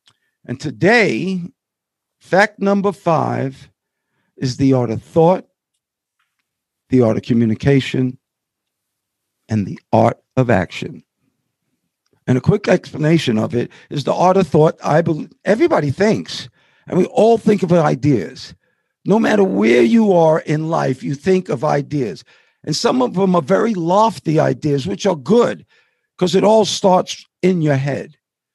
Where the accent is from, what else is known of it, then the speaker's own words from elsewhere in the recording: Harlem, New York, United States; growing up in Harlem, being black, we have 2 different languages. We got street talk and we have regular English.